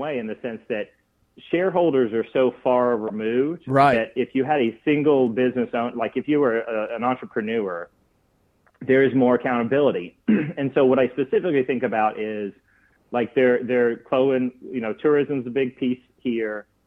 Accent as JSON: {"language": "English", "region": "Mississippi", "country": "United States", "lives_now": "Nashville, United States", "said": "so I'm from Mississippi. I live in Nashville now."}